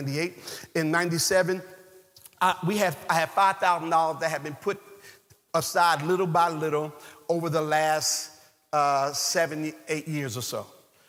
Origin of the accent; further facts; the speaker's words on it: New Jersey, United States; People still looking at me funny. I'm from New Jersey. Y'all know how some of y'all still got issues with folks from up north, okay?